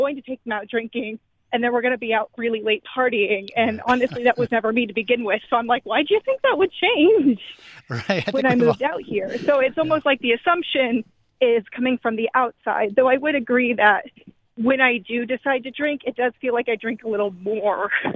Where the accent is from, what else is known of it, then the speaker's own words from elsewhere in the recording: Texas, United States; now in Las Vegas, United States; I'm actually sort of transplant. I came out to UNLV for school, so I'm a college student, and I came from Texas.